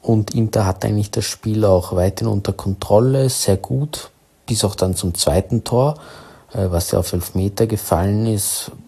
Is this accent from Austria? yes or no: yes; Austria; da ich als Österreicher großer Arnautović-Fan bin